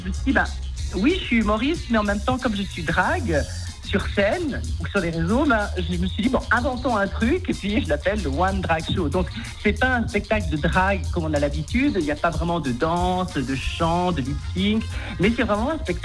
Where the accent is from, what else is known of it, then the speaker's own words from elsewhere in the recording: Valais, Switzerland; Moi-même, je suis née en Suisse, du Valais. Donc j'ai grandi, j'ai fait des écoles en Suisse